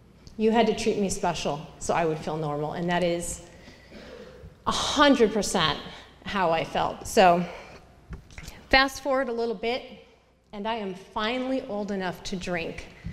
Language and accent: English; Seattle, Washington, United States; so I lived in a neighborhood in Seattle. I grew up in Seattle and in Queen Anne.